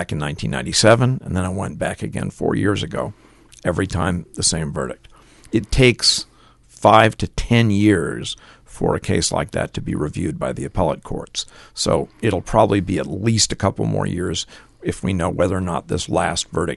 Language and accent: English; Eugene, Oregon, United States; also born or lived in Los Angeles; Well, I was born in Los Angeles, but my parents moved. My father was a professor at the University of Oregon, and we moved there when I was about two. So I spent most of my grade school years in Eugene